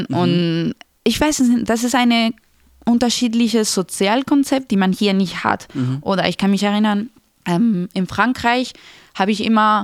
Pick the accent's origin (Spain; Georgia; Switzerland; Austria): Spain; Granada, Andalusia; moved away as an adult; Granada ist meine Heimat. Mhm. Immerhin bin ich ja 18 Jahre da gewesen.